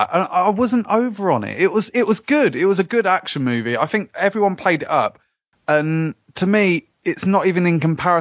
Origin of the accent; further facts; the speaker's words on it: United Kingdom; Obviously, I'm British, so I know the guy